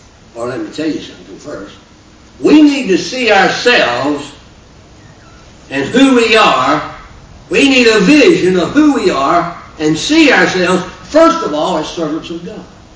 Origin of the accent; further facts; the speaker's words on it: Lynchburg, Virginia, United States; I grew up in Lynchburg, Virginia, sitting in a Bible meeting in Western Norwalk at the Tom Fruit Baptist Church.